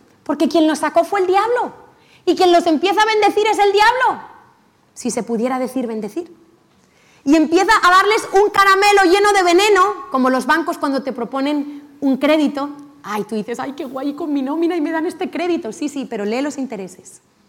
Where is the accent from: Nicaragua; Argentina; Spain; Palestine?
Spain; yo soy española 100%, ¿vale? O sea, que el evangelio funciona. De padres españoles, abuelos españoles, que yo sepa, española de hace muchas generaciones.